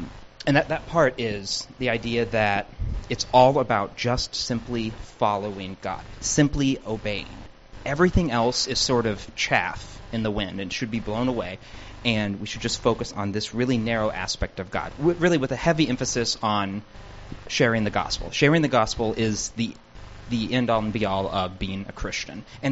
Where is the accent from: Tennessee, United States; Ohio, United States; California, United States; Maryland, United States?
Ohio, United States; I grew up in Ohio, by the way.